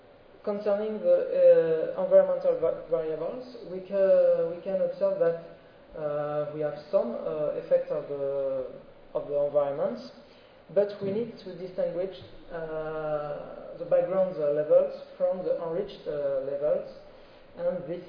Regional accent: France; accent: French; English is a second language; So thank you, and sorry for my terrible French accent.

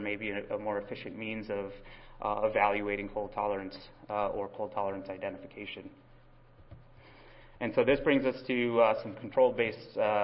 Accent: Wisconsin, United States; I'm from Wisconsin originally, so when I say cold, it's not really that cold.

